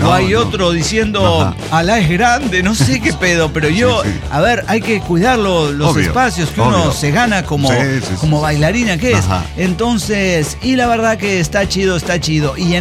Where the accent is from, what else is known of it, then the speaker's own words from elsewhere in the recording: Mexico; Dijeron, ah, no, la mexicana, ajá, trajo ritmos de su, sí, tierra.